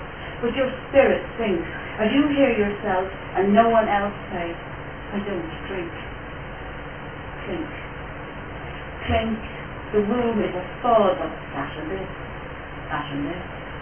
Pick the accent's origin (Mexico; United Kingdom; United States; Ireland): Ireland; I'm an Irish woman, Irish poet, Irish person